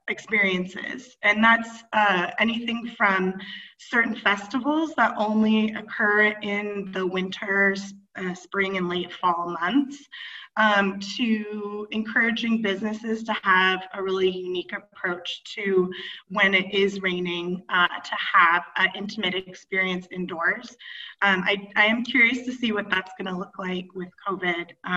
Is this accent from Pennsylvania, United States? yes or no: no; Portland, Oregon, United States; There's this conception that I grew up in Oregon, and sometimes when I introduce myself, I say I'm from Portland, where it's 9 months of rain.